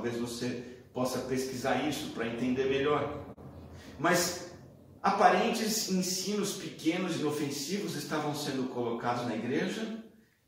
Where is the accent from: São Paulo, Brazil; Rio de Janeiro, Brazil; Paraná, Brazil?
São Paulo, Brazil; born there; sou brasileiro, nascido em São Paulo.